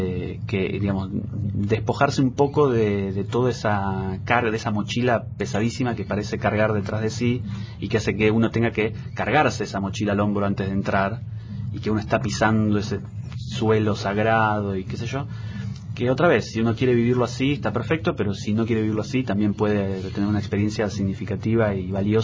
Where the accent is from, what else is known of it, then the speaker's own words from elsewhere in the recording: Argentina; somos argentinos